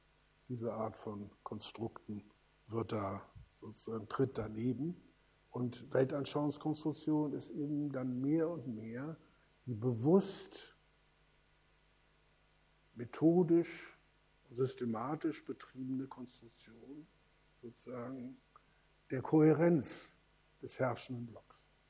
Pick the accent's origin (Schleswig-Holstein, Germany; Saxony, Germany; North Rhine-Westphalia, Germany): Schleswig-Holstein, Germany; habe in den 1950er Jahren mit dem Gedanken intensiv gespielt, mich als Schleswig-Holsteiner und nicht als Deutschen zu begreifen.